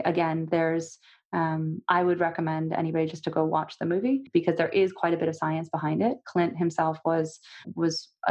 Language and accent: English; Russia; I'm personally, you know, fair skinned. I'm from Russia originally.